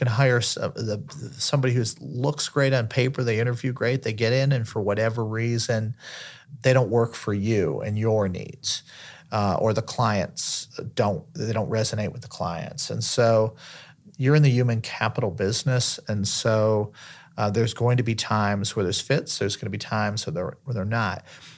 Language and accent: English; Detroit, Michigan, United States; I grew up in Detroit. These were people that had a Midwest mentality.